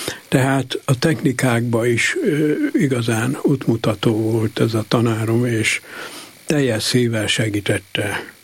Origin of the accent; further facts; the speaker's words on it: Satu Mare, Satu Mare County, Romania; now in Germany; el kellett hagyjam a szülővárosomat, Szatmár Németit, majd Németországba kerültem, és ott folytattam a szakmámat.